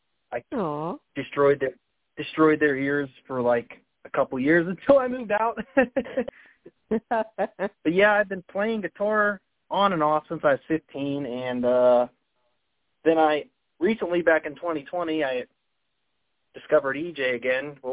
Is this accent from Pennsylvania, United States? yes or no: yes; Finleyville, Pennsylvania, United States; now in South Park, United States; I was born and raised in Finleyville, PA, and, I always just lived around that area. I live in South Park now